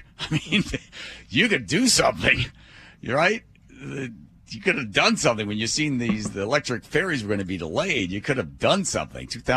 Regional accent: United States; It's one of the luxuries of being an American.

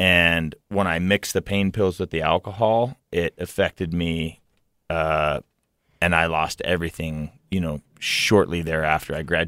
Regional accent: Layton, Utah, United States; Well, I mean, I'm a Utah native. I grew up in Layton, Utah, just off of Hill Air Force Base.

